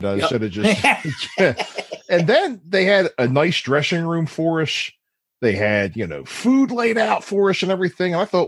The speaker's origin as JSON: {"language": "English", "town": "Baltimore", "region": "Maryland", "country": "United States", "said": "I'm from Baltimore, and I started off playing the clubs up here."}